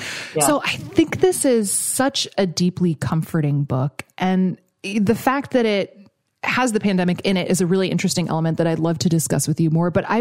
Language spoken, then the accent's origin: English; Alaska, United States; I grew up in Alaska, and I feel like it's kind of the closest thing that I have found to it.